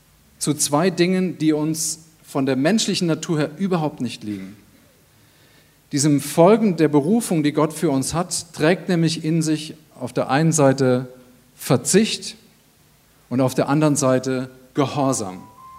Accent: China; Ich komme aus China, da gibt es eine Sorte Joghurt, wo wir gelebt haben.

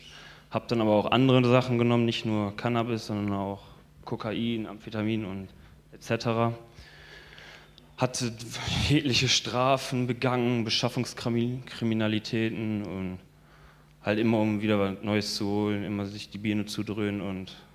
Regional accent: Schwelm, North Rhine-Westphalia, Germany; born there; also born or lived in Ennepetal / Wuppertal; now in Hückeswagen, Germany; geboren bin ich ursprünglich in Schwelm, habe dann in Ennepetal gewohnt und meine letzten 4 Jahre, bevor ich nach Hückeswagen kam, habe ich in Wuppertal gewohnt.

